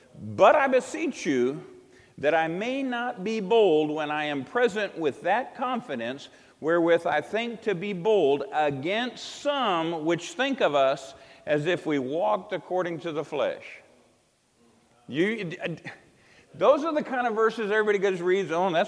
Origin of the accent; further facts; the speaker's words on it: Winston-Salem, North Carolina, United States; born there; I was born in Winston-Salem, North Carolina. I'm a Carolinian. Didn't live there. Then I became a Yankee, yeah. And then I transplanted to the South